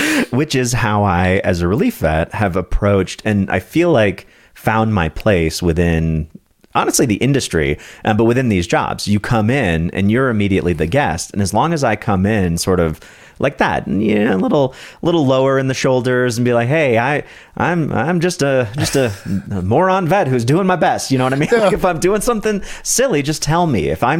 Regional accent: San Diego, California, United States; I grew up in San Diego.

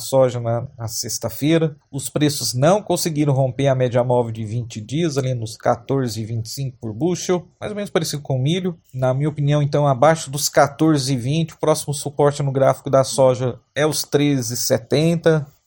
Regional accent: Brazil; Nós, como brasileiros, a gente sabe, o país está melhorando

